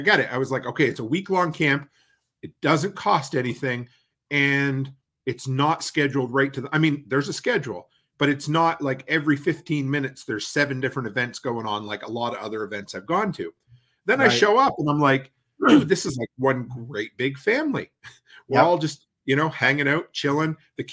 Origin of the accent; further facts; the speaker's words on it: Canada; I came from Canada, so it was like, 2,500 miles.